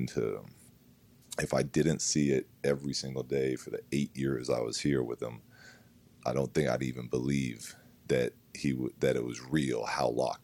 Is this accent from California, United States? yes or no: yes; San Diego, California, United States; I had three brothers. Whatever, I was the third of four. We grew up in San Diego.